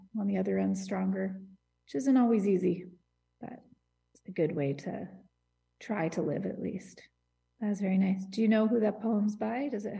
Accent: Hudson, New York, United States

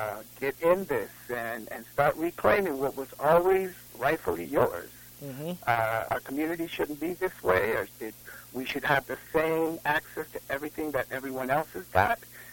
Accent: Compton, California, United States; Nah, man, I grew up in Compton, man, so I grew up in the neighborhood.

